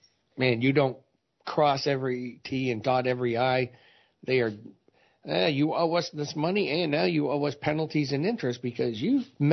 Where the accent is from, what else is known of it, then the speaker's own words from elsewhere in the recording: United States; You know, we apparently don't count, you know, being American citizens and all.